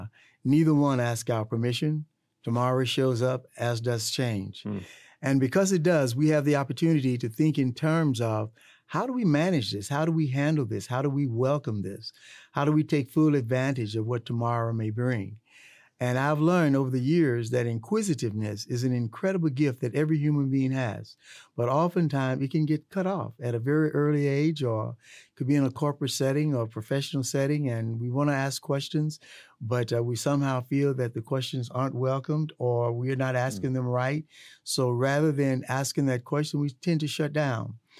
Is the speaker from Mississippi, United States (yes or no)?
yes; Mississippi, United States; And I really cried, Corey, because I remembered my life growing up in the Mississippi Delta.